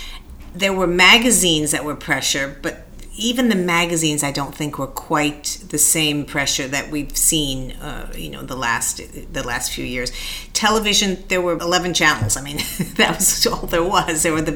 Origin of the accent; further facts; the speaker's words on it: Beverly Hills, California, United States; I'm an only child, and I grew up in Beverly Hills. We had this big property, and I didn't have any playmates near me because we lived in a little secluded part of the town